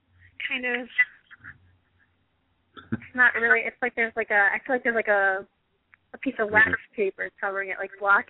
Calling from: Massachusetts, United States; Oh, I'm in Massachusetts.

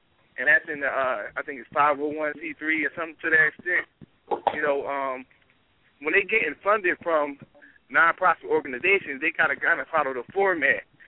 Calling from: Philadelphia, Pennsylvania, United States; I'm calling from Philadelphia.

